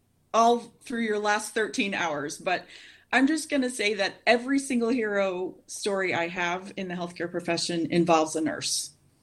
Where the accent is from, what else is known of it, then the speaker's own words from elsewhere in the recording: Connecticut, United States; also born or lived in Washington State; But I'm originally from Connecticut. And so I lived there most of my life. Then we lived in Washington State for 5 years. And now we're in South Carolina.